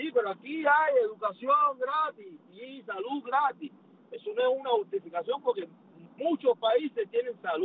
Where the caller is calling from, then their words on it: Crestview, Florida, United States; De Crestview. De Crestview, Florida.